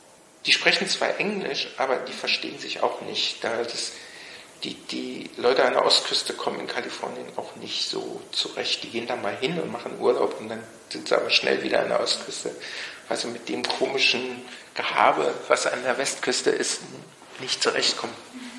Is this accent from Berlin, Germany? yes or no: yes; Berlin, Germany; Also die wissen nicht, dass ich aus Berlin komme. Würden es auch nie denken. Weil meine ganze Verhaltensweise, meine Denkweise, meine Denkstrukturen sind eigentlich nicht typisch ostdeutsch.